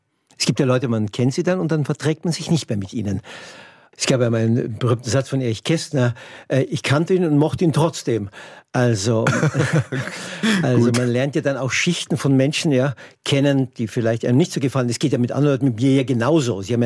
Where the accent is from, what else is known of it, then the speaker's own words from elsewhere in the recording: Germany; natürlich bin ja Deutscher und ich habe keine Schuld, aber ich habe eine Erbverantwortung